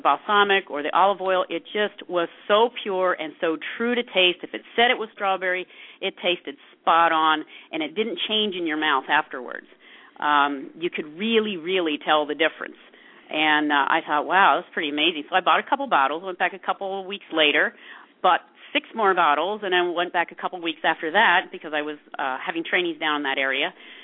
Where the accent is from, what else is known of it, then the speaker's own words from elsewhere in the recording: East Coast, United States; because we don't really have much of that on the East Coast, being that I'm from the East Coast.